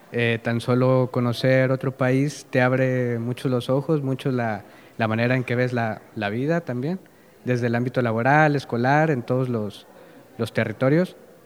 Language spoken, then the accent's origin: Spanish; Huejutla de Reyes, Hidalgo, Mexico; now in Osorno, Chile; yo vengo de Huejutla de Reyes, Hidalgo.